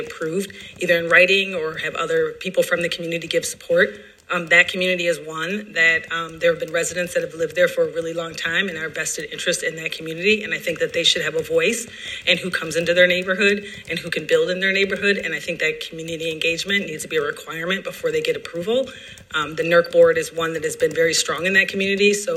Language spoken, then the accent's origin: English; Minneapolis, Minnesota, United States; I am a longtime resident of Minneapolis, born and raised in North Minneapolis, and a property owner on Upton and Queen Avenue North.